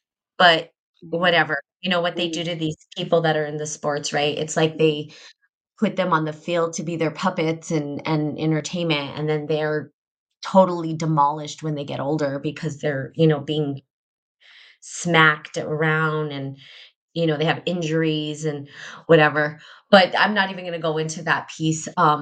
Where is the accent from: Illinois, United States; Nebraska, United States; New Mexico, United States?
New Mexico, United States; I come from New Mexico.